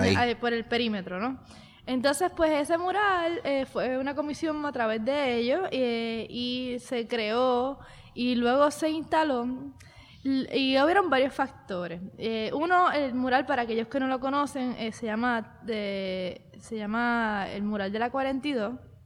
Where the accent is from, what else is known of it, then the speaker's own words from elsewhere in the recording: Puerto Rico; Yo soy blanca y boricua